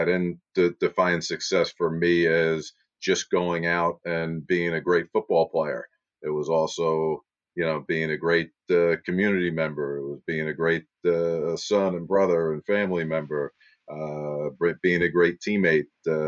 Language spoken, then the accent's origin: English; Oceanside, New York, United States; I am near my hometown in Long Island, New York. I live in Garden City now, grew up in Oceanside